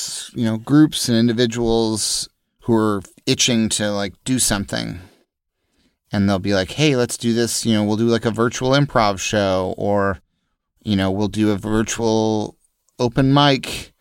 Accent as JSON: {"language": "English", "town": "Jefferson City", "region": "Missouri", "country": "United States", "tie": "born or raised there", "also_born_or_lived": "New York", "said": "I figured it would be just as easy to take a 2-hour bus ride back to my hometown to stay with my parents in Jefferson City, Missouri."}